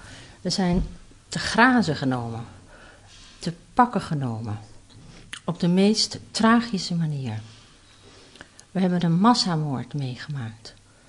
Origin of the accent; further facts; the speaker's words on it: Amsterdam, North Holland, Netherlands; En waar kom je vandaan? En dan zeg je, oh, Amsterdam.